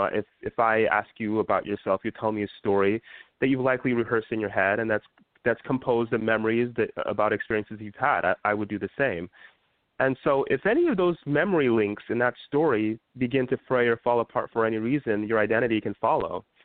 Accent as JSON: {"language": "English", "country": "United States", "tie": "born or raised there", "said": "You know, I'm born and raised in America. I have a really strong connection to Nigeria because of my parents"}